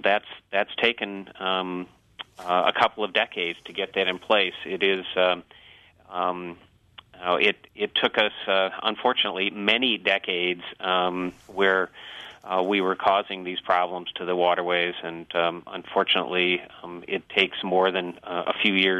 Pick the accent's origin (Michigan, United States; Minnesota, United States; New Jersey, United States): Michigan, United States; also born or lived in Ohio / Wisconsin; I was born and raised in Michigan, spent over a decade in Ohio, and have been in Wisconsin for 15 years.